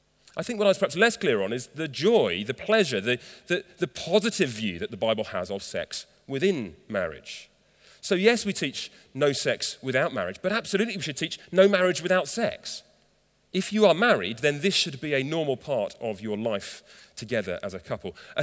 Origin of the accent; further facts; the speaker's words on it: England, United Kingdom; We're English, aren't we, most of us?